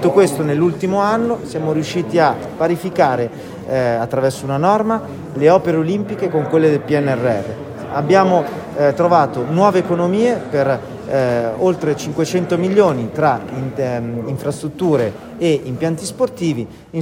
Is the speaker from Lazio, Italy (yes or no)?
no; Milan, Lombardy, Italy; sono milanese e testimonio come è cambiata Milano